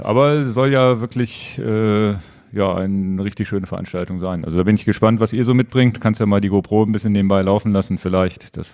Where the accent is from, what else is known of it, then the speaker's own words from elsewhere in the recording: Lower Saxony, Germany; als Niedersachse